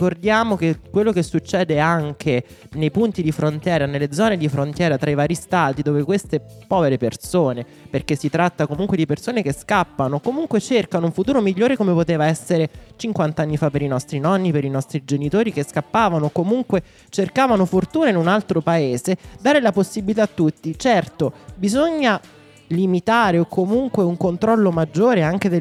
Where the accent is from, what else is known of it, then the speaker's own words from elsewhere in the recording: Abruzzo, Italy; vengo anche dall'Abruzzo, io vengo dalla provincia di Teramo, quindi conosco bene quelle zone